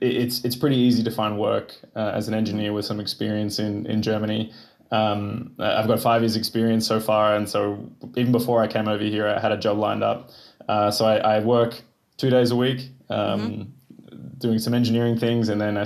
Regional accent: Byron Bay, New South Wales, Australia; moved away as an adult; also born or lived in Melbourne; I've had the last 5 years in Melbourne. Originally, I come from Byron Bay, which is on the east coast. It's a very popular surf town. Okay. Especially for German tourists.

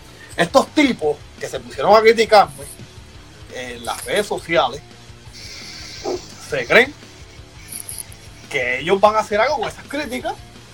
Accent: Levittown, Puerto Rico; Yo me crié en Levitown toda mi vida.

